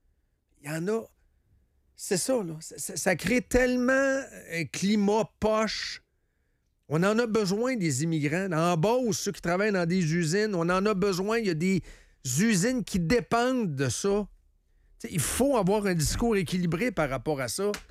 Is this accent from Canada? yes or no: yes; Canada; Moi, je suis un Canadien.